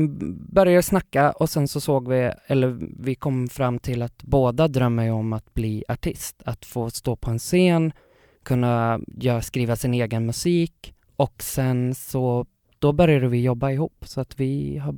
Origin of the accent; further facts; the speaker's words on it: Katrineholm, Södermanland, Sweden; moved away as an adult; now in Stockholm, Sweden; Jag är 25 år. Jag är uppvuxen i Katrineholm och flyttade till Stockholm för... Tre år sedan.